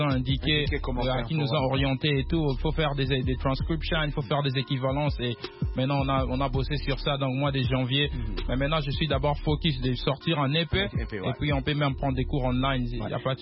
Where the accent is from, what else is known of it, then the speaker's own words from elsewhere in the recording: Kinshasa, DR Congo; moved away as an adult; now in United States; Je suis originaire du Congo, Kinshasa.